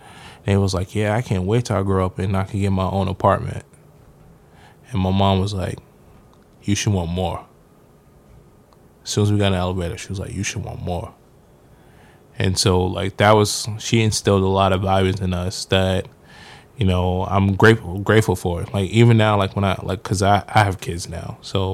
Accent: Queens, New York, United States; I'm from South Jamaica, Queens.

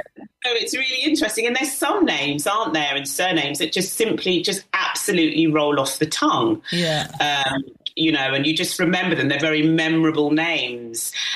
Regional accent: Luton, East of England, United Kingdom; now in Norfolk, United Kingdom; growing up in Luton in the 70s, and also where I live now in Norfolk.

